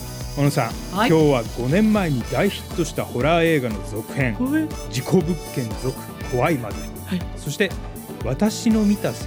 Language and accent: Japanese; Matsuyama, Ehime, Japan; 昭和57年私の故郷の愛媛県松山市で起きた